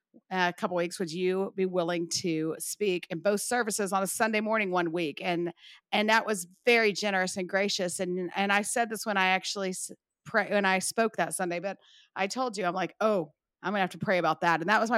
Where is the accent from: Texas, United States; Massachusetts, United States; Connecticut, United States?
Texas, United States; El Paso; Can I express to you that I grew up in El Paso, Texas? It does not snow.